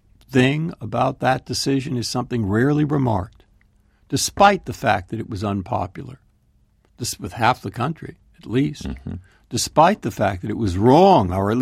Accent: San Francisco, California, United States; born there; moved away; also born or lived in Massachusetts; I was born in San Francisco. I've lived nearly 50 years in Massachusetts.

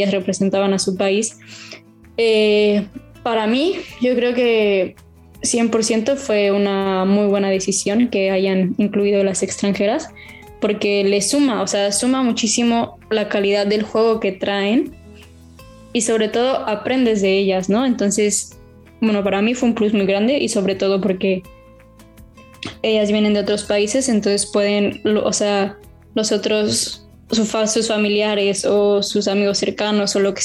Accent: Mexico; now in Spain; ahora que lo estoy viviendo yo, soy de México, vengo a España, donde casi toda la gente es de aquí

